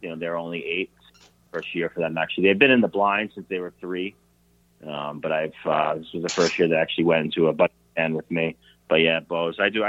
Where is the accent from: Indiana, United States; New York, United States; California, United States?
New York, United States; Me, I'm originally from New York, actually. So I was born in New York City and lived in Long Island.